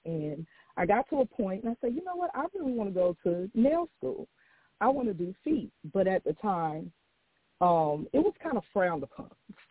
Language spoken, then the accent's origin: English; Augusta, Georgia, United States; I am from Augusta, a Georgia native.